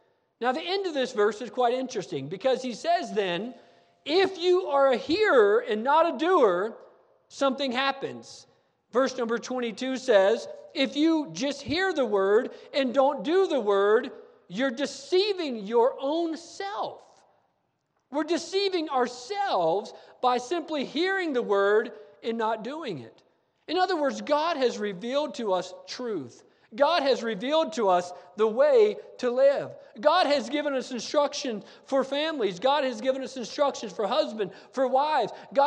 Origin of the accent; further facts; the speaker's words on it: New Mexico, United States; Well, I'm from New Mexico, you understand, and there's a lot of shifting sand and a lot of buildings that sink in New Mexico.